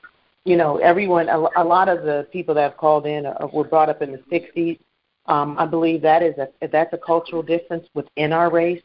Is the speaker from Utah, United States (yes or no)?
no; Cincinnati, Ohio, United States; I'm from Cincinnati, too, originally